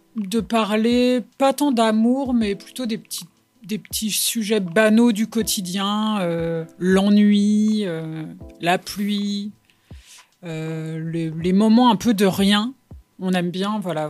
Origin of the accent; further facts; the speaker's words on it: France; parce qu'on est français, on chante en anglais